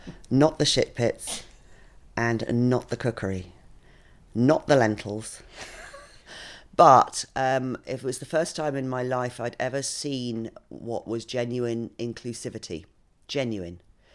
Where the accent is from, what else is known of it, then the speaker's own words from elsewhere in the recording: Ireland; I'm from Ireland, as you probably know.